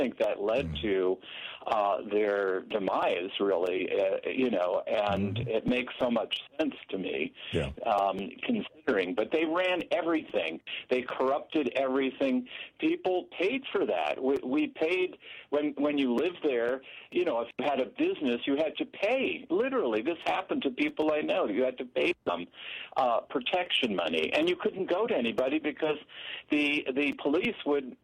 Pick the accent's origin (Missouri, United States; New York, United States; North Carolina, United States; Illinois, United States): New York, United States; I grew up in New York, some of the worst crime families, and also that's who built Trump Tower.